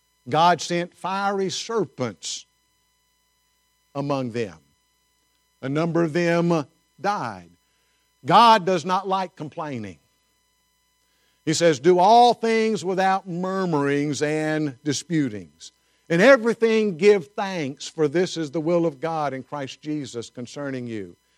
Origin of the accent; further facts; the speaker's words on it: the South, United States; Now, some of you are Southerners and you like rice. I grew up in the South, so...